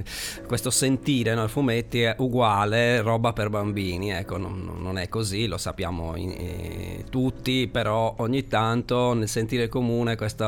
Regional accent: San Gavino Monreale, Sardinia, Italy; now in Samassi, Italy; Però sono di San Gavino.

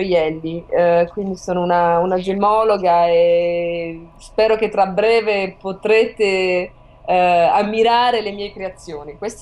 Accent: Sardinia, Italy; Dobbiamo assolutamente iniziare con la Sardegna, perché sicuramente l'energia che la mia terra magica ci darà

